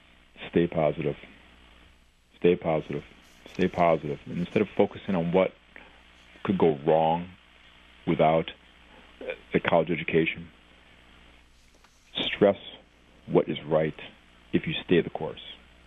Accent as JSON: {"language": "English", "town": "Birmingham", "region": "Michigan", "country": "United States", "tie": "born or raised there", "said": "Growing up in Birmingham, Michigan, I was the only minority in my 400 kid school. My father's black, my mother's white, and so I was different."}